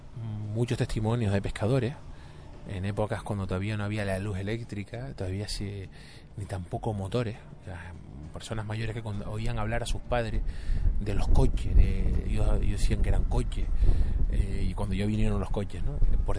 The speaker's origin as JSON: {"language": "Spanish", "town": "Playa de Santiago", "region": "Canary Islands", "country": "Spain", "tie": "born or raised there", "said": "una familia muy conocida en mi pueblo, en Playa de Santiago."}